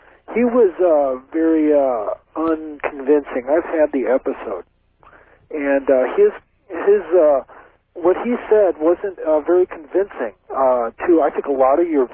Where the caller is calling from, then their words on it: Omaha, Nebraska, United States; I'm calling from Omaha, Nebraska.